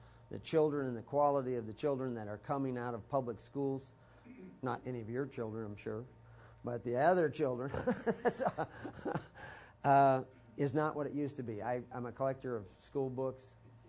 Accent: Texas, United States; born or raised there; also born or lived in Omaha

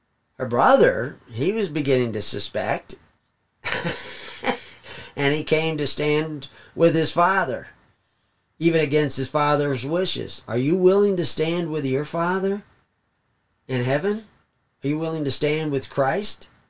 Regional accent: the South, United States; Now, I grew up in the South, and that did exist in the South.

